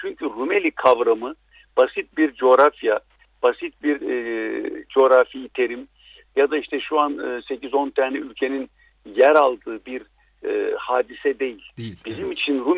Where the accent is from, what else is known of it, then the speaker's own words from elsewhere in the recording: Giannitsa, Central Macedonia, Greece; Yenice'de, bu Yenice benim memleketim, şimdiki adı Diyanitsa